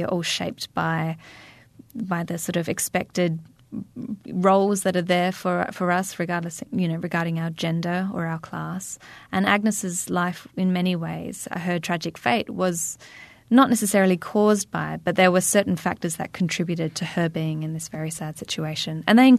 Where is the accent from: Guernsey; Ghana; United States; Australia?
Australia; had anticipated the difficulties of entering a small, quite tightly knit community as an outsider, as the Australian exchange student.